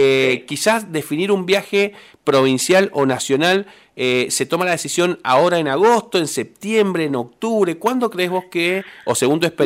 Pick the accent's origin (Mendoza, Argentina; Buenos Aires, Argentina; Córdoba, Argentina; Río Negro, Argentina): Mendoza, Argentina; Yo como mendocino